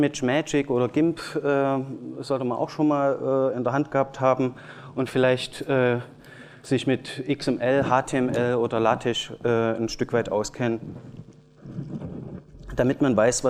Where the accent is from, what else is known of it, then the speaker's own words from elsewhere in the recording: Leipzig, Saxony, Germany; Ja, ich komme aus Leipzig.